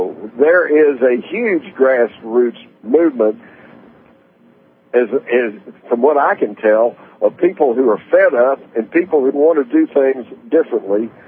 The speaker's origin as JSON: {"language": "English", "region": "Texas", "country": "United States", "tie": "born or raised there", "said": "That's hogwash, because I grew up in Texas. We all had guns. We took guns to school."}